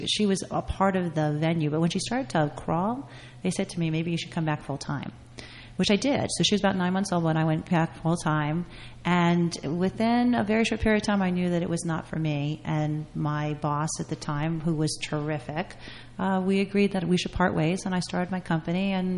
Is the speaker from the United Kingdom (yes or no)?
no; New York City, New York, United States; now in New Jersey, United States; So I'm a native New Yorker, born and bred in New York City, but married a very nice Jersey boy and moved out to New Jersey.